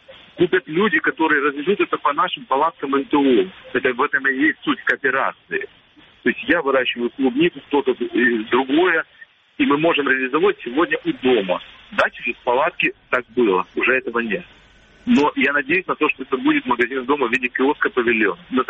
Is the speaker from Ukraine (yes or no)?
yes; Crimea, Ukraine; я крымчанин, с рождения своего нахожусь здесь